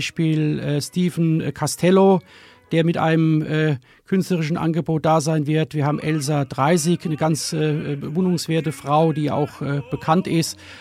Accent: Worms, Rhineland-Palatinate, Germany; Ich bin 1972 in Worms geboren, unweit aufgewachsen vom Kernkraftwerk Biblis.

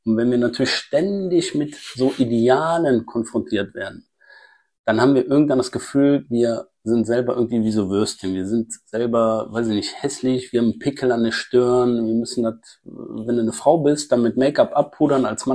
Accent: Rhineland, Germany; Ich bin Rheinländer und Rheinländer hassen es, wenn man da irgendwie Blumen vorstellt.

